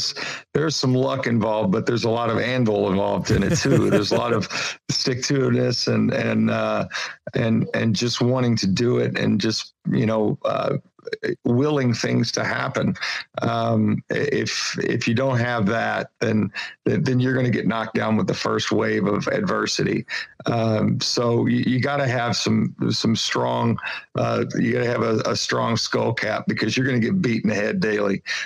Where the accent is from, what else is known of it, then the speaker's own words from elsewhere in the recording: Kentucky, United States; I'm a hillbilly from Kentucky.